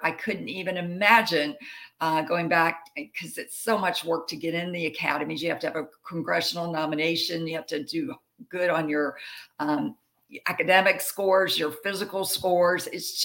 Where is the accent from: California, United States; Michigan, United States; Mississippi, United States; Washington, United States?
Mississippi, United States; Jackson; I grew up in Jackson, Mississippi, which is southern United States.